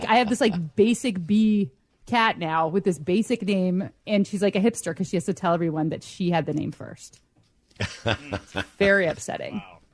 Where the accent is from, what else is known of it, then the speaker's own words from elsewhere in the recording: New York, United States; Hey, give me a hot dog or maybe an Empire State Building. I'm from New York.